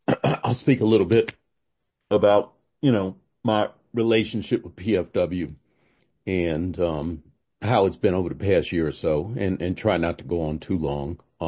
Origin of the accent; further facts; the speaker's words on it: New York, United States; Just real quick, I grew up in New York. So WBAI was my station and I had a special relationship with it.